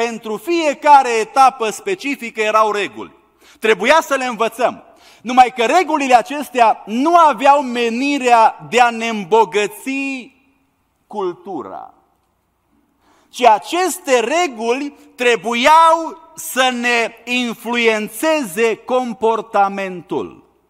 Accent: Romania; born there; Acum noi cei care ne-am născut în România, în mod deosebit bărbații, știm cuvântul acesta de instrucție

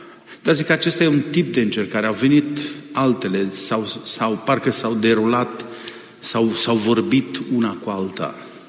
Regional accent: Timișoara, Timiș County, Romania; Vin din Timișoara, sunt profesor de teologie și pastor. Am 6 copii, 5 mai sunt în viață și am 7 nepoți

